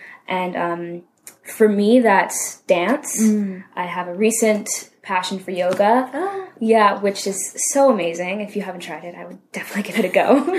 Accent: Canada; going in as a Canadian or like a foreigner, wherever you may be from, you don't have the upper hand.

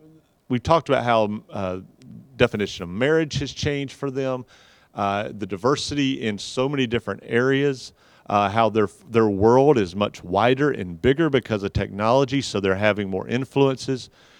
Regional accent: the South, United States; especially for somebody like me, in growing up in the South

